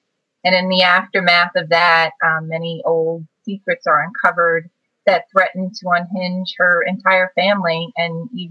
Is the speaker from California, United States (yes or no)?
no; Queens, New York, United States; Now, I grew up in Queens, but my grandfather lived in northeastern Pennsylvania